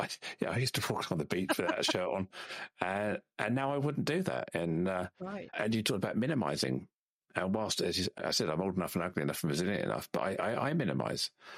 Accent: Singapore; born there; also born or lived in Malaysia; I was born in Singapore.

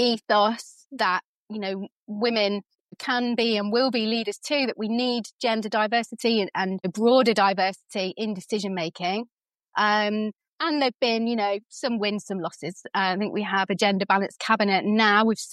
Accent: England, United Kingdom; born there; now in Wales; Yeah, so I was born in England, made in Wales.

